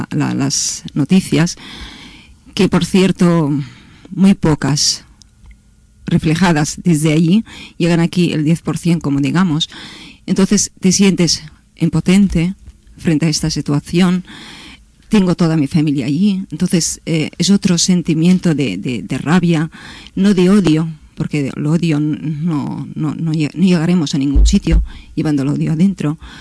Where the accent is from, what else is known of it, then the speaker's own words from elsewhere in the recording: Nablus, West Bank, Palestine; Yo soy de Nablus, de Cisjordania.